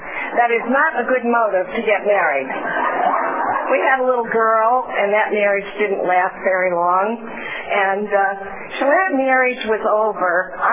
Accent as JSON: {"language": "English", "region": "New York", "country": "United States", "said": "because I came from Long Island."}